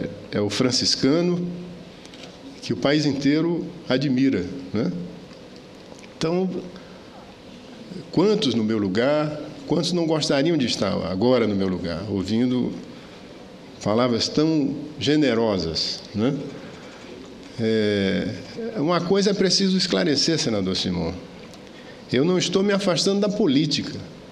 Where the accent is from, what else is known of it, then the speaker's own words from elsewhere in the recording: Acre, Brazil; por que você não volta para o Acre? Né? É minha terra querida.